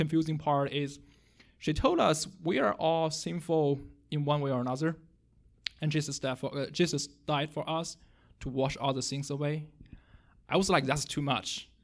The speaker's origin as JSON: {"language": "English", "country": "China", "tie": "born or raised there", "moved": "as an adult", "lives_now": "United States", "said": "I was raised in China and have lived there for 20 years. My parents are both non-Christian"}